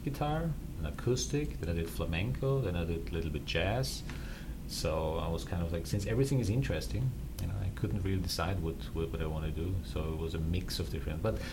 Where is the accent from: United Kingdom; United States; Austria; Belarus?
Austria; English is a second language; Austria. I'm from Austria.